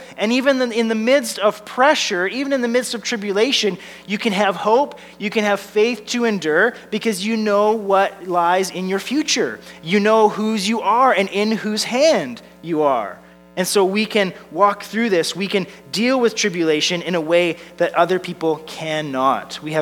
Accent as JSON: {"language": "English", "town": "Victoria", "region": "British Columbia", "country": "Canada", "tie": "born or raised there", "said": "Now, I grew up on the West Coast. I grew up in Victoria"}